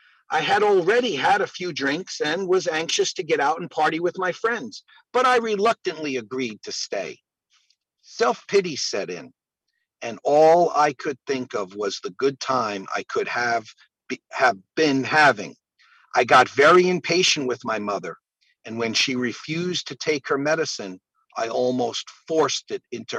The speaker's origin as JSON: {"language": "English", "country": "Canada", "tie": "born or raised there", "said": "I'm a redheaded Indian.\" I grew up on a reservation in Canada. As a young fellow, I was a proud Mi'kmaq Indian."}